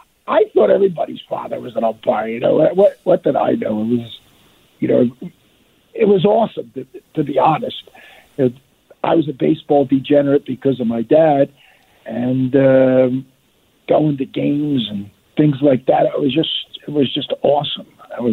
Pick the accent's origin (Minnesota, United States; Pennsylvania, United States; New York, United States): Pennsylvania, United States; I was fortunate being from Delaware County, and I took up refereeing